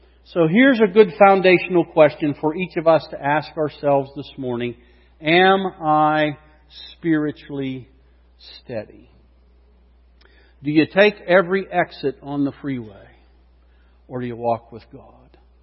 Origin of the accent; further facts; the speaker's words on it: Butler, United States; I'm just, you know, a shepherd, pastor, teacher in a little church in a dumpy town. And I say that I'm from Butler, too.